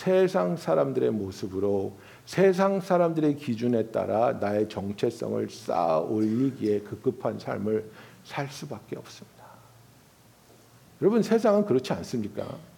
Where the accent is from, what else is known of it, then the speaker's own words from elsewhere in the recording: California, United States; now in New York, United States; 저는 뉴욕으로 이사 와서 그 문화적인 쇼크를 받은 게 뭐냐면 저는 캘리포니아에서 왔으니까 캘리포니아는 뭐 바닷가도 많고